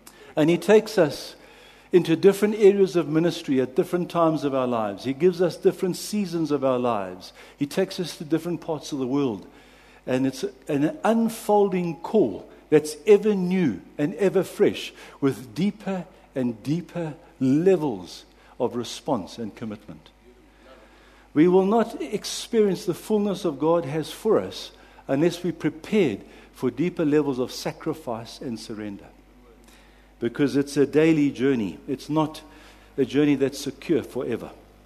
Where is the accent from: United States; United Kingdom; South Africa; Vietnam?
South Africa; East London, Eastern Cape; also born or lived in Durban; But I was born in Durban in a non-Christian home. Then my dad was transferred to East London with work.